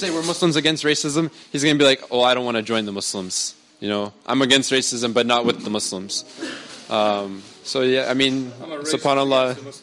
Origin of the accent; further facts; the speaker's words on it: United States; since I'm from the United States